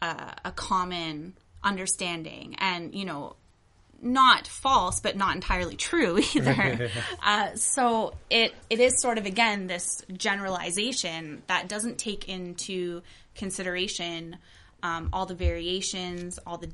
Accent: British Columbia, Canada; growing up on Vancouver Island, the communities interact with each other so much.

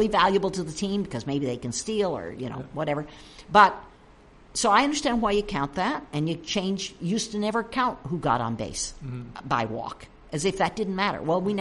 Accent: Boston, Massachusetts, United States; Because I'm from Boston

